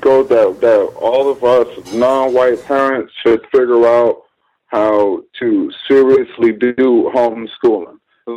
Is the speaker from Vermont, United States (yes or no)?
no; New York, United States; now in Miami, United States; I'm from New York. I came down here from New York.